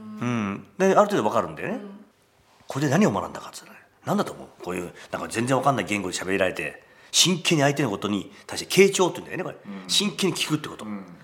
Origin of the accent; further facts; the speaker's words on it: Hiroshima, Japan; 広島だよね、はい、日本の広島県の出身なんです。